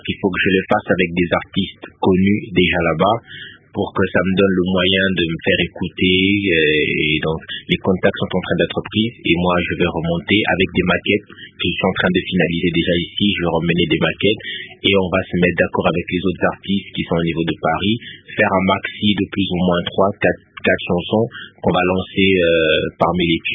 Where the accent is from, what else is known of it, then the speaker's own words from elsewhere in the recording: Kongo Central, DR Congo; je suis originaire du Bas-Congo